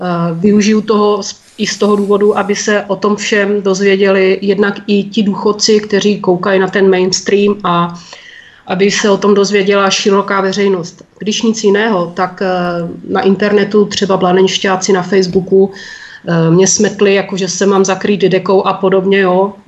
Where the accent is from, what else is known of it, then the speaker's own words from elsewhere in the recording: Blansko, South Moravian Region, Czechia; Bydlím v srdci Moravského krasu. Je to moje rodné město a nechci, aby tohleto město bylo zdevastované